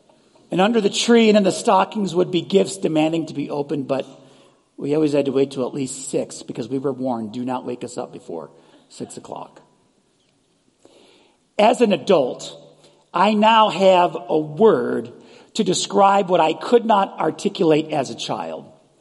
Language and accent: English; Buffalo, New York, United States; I never was dreaming of a white Christmas because I grew up in Buffalo, and it was always a white Christmas.